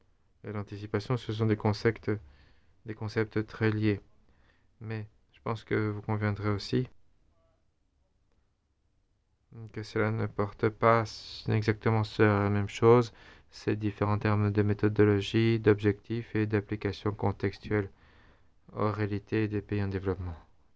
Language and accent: French; Gambia; Je suis président du CSTD et je viens de la Gambie.